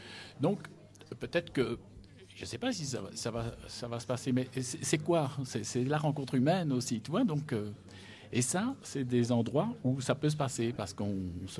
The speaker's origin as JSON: {"language": "French", "country": "Belgium", "said": "parce que je viens de Belgique, donc on n'a pas cet équivalent chez nous."}